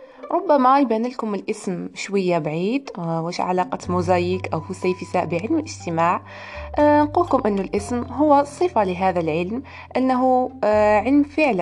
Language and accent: Arabic; Algeria; accent: Algerian; حتى ولو كنت أتكلم الآن بلهجة جزائرية